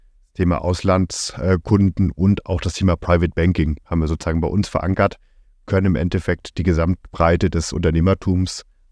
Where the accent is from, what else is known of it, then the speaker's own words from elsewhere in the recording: Northern Germany, Germany; now in Berlin, Germany; ich komme ursprünglich aus dem Norden Deutschlands von einer kleinen Genossenschaftsbank, habe dort auch meine Ausbildung gemacht